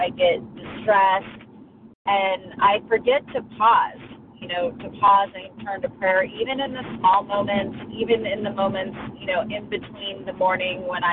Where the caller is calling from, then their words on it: Oregon, United States; I'm calling from Oregon.